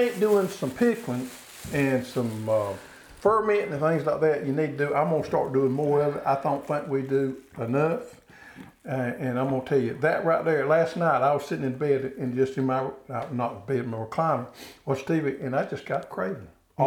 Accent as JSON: {"language": "English", "region": "the South", "country": "United States", "said": "And I know we're from the South, but I like it."}